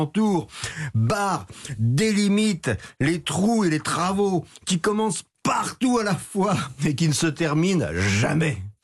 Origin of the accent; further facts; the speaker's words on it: Paris, Île-de-France, France; Mais je suis parisien. Et quand je circule dans ma ville